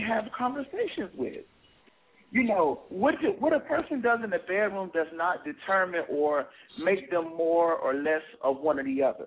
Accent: Atlanta, Georgia, United States; now in New York, United States; I've been in New York since October. I'm from Atlanta.

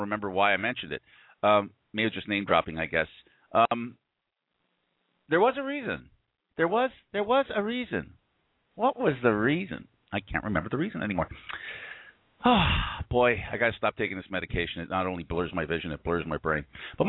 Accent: Canada; Don't forget, I'm Canadian. We always apologize.

